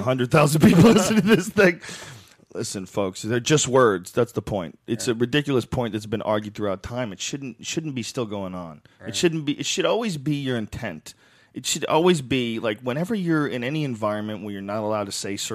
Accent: Boston, Massachusetts, United States; It was like when I was a kid in high school, when you're growing up in Boston.

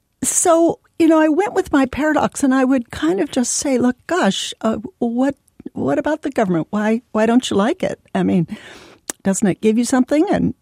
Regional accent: California, United States; hi, I'm from California, it's a Democratic state, and I kind of live in one political bubble.

